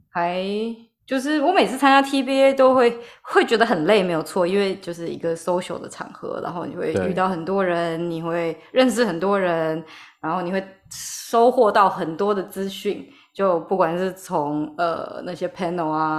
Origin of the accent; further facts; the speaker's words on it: Taiwan; now in United States; 在美国有这样子的平台给我们台湾人就是自己可以交流，